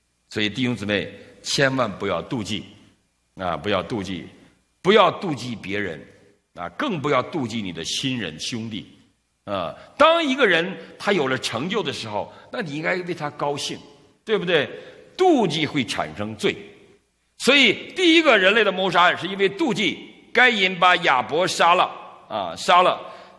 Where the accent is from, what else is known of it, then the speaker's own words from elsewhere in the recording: China; 所以你看我们中国人特别重视吃喝啊，特别重视吃喝。